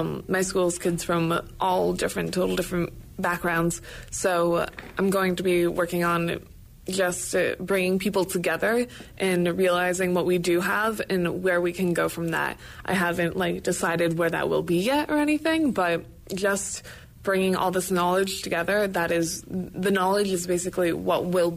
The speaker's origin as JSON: {"language": "English", "town": "Matamoras", "region": "Pennsylvania", "country": "United States", "said": "I am from Matamoros, PA, and I go to the Darrow School in New Albany, New York."}